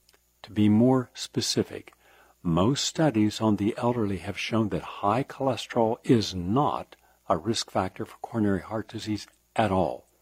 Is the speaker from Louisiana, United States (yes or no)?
no; West Virginia, United States; it reminds me of my home state, Appalachia, West Virginia. Nice people, but terribly economically depressed.